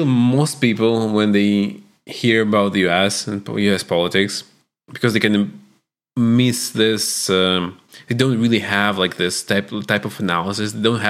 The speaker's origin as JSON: {"language": "English", "country": "Russia", "tie": "born or raised there", "said": "as like growing up in Russia, seeing Trump winning was actually like a sign of real democracy in a way."}